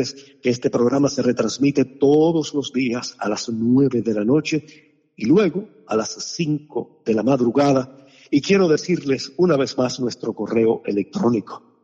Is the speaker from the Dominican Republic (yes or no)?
no; Cuba; Yo crecí, como ustedes saben, en la Cuba anterior y posterior a 1959, porque estuve varios años en Cuba después del triunfo de la Revolución.